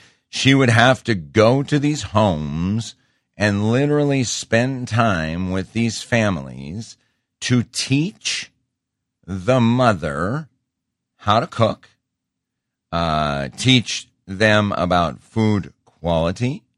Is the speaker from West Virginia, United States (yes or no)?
no; Montana, United States; When I was growing up in Montana, we had a class called Home Economics.